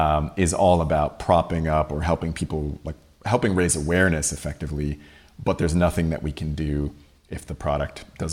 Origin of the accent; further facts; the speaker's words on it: Toronto, Ontario, Canada; I grew up in Toronto.